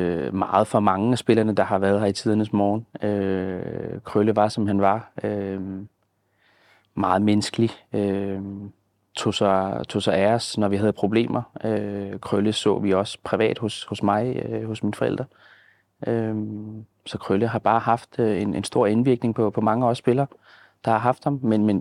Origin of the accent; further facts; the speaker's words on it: Brøndby, Capital Region of Denmark, Denmark; jeg er jo født og opvokset i Brøndby Øster, og startede som, tror jeg, 4 i Brøndby Vester på Nørgårdsskolen